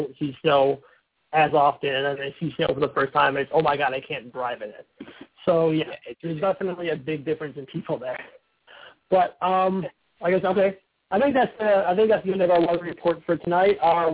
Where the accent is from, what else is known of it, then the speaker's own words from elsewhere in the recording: Buffalo, New York, United States; if you don't know, I'm from Buffalo.